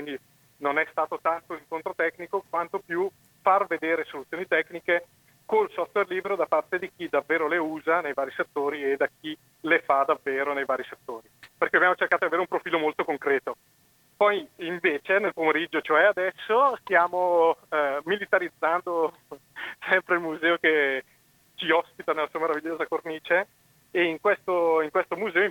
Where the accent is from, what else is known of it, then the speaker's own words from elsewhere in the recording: Brescia, Lombardy, Italy; Fata sì, sono di Brescia.